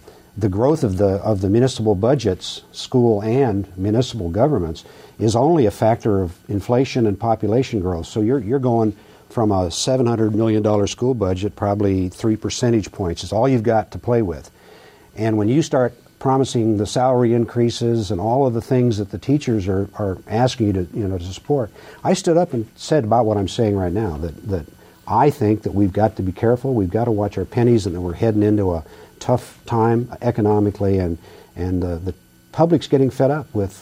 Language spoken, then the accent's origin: English; Anchorage, Alaska, United States; I was born in Anchorage in 1939, and I attended Anchorage schools and graduated from Anchorage High School in 1957.